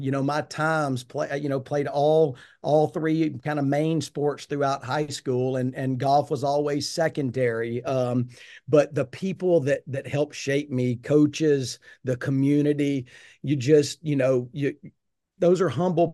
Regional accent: Childersburg, Alabama, United States; I grew up in a small paper mill town

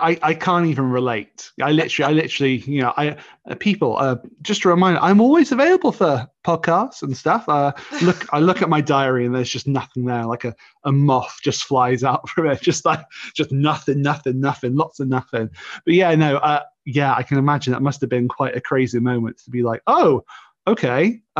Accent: England, United Kingdom; now in Wales; because I mean, I'm English, but I live in Wales, and sometimes I come across very thick Welsh accents

